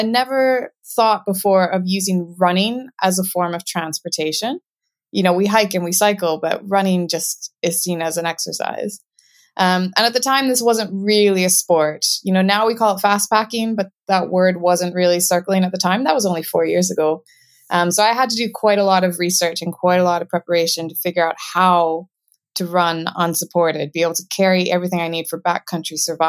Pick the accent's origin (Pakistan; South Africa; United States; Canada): Canada; Canadian Rockies; growing up in the Canadian Rockies meant that by the time I was an adult, I did have a lot of backcountry skills and a lot of wilderness skills.